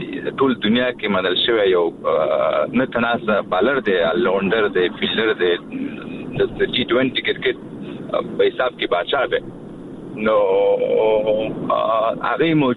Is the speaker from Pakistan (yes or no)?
no; Afghanistan; دغه مونږ افغانان یو، دغه ټیلند افغانستان نه وزي